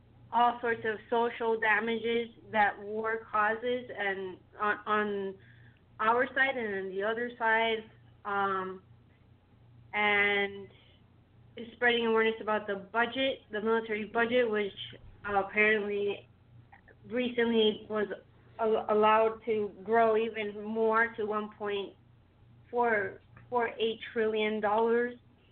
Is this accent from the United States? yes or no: yes; Miami, Florida, United States; I grew up in Miami, Florida, born and raised in Miami, and to Cuban parents, which, like, I'm basically Cuban.